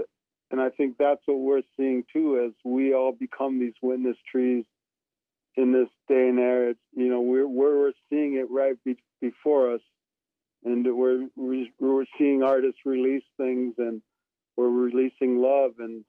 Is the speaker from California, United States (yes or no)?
no; Minnesota, United States; I'm from the Iron Range in northern Minnesota